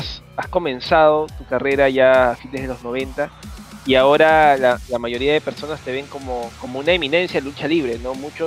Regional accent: Peru; bueno, por lo menos aquí en Perú, bueno, nosotros somos peruanos

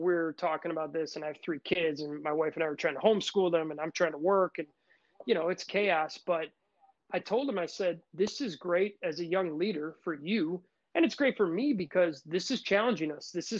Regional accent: Milwaukee, Wisconsin, United States; growing up in the Brew City here in Milwaukee, Wisconsin, it's definitely part of the culture.

